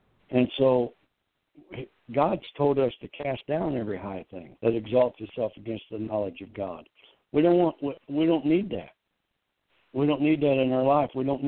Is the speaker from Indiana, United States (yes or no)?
yes; Indiana, United States; when I was a kid, you know, and I was growing up in Indiana